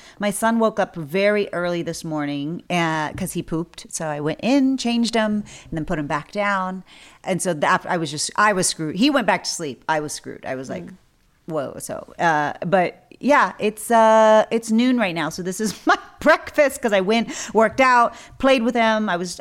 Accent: Texas, United States; Well, you know, I grew up in South Texas, which is near the border for Mexico.

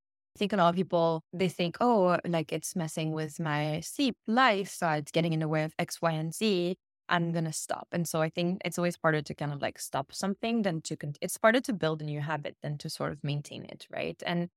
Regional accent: France; it's always the opposite growing up in France, which is like any excuse to celebrate.

